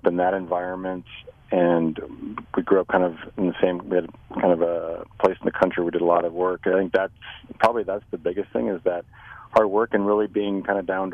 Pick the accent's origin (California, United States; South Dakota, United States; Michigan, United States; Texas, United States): South Dakota, United States; Watertown; Well, I was raised to spend most of my life growing up in Watertown, and still have a son at SDSU who runs track.